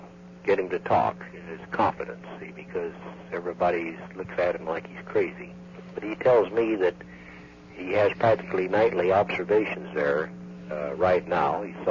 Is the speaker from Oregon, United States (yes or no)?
yes; Oregon, United States; I lived, born and raised in Oregon.